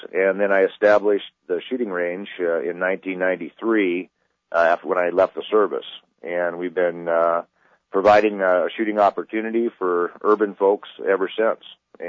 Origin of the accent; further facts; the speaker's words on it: Nebraska, United States; now in Tacoma, United States; I grew up in Nebraska, actually, and it was primarily hunting.